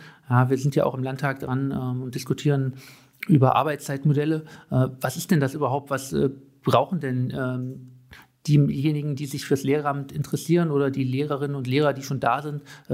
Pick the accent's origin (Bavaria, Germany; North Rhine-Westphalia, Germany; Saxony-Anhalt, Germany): Saxony-Anhalt, Germany; Sangerhausen; ich bin 40 Jahre alt, ich bin geboren und aufgewachsen in Sangerhausen